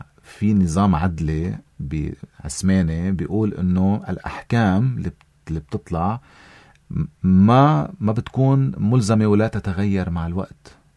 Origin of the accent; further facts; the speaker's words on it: Lebanon; نحن اليوم كلبنانيين